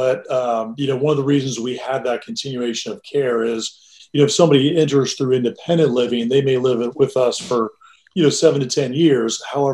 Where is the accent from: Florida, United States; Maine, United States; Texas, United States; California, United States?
Florida, United States; But yeah, I grew up in Central Florida, went to the University of Florida, and so did my wife. And kind of a local yokel as that applies, you know.